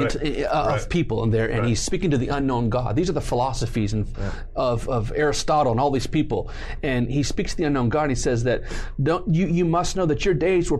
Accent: San Juan Capistrano, California, United States; born there; I was born in San Juan Capistrano, Orange County.

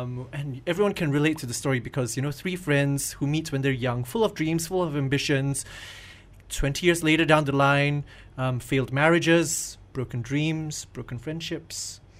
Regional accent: Malaysia; I think it's a perfect vehicle for a lot of our Malaysian talents.

